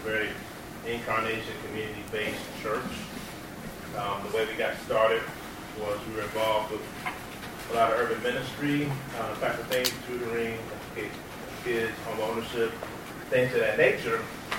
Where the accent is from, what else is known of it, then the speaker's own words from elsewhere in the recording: Richmond, Virginia, United States; So, so we're from Richmond, Virginia.